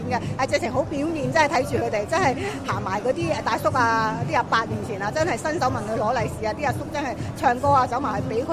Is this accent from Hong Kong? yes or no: yes; Hong Kong; 變咗滅咗我哋香港人啲聲咯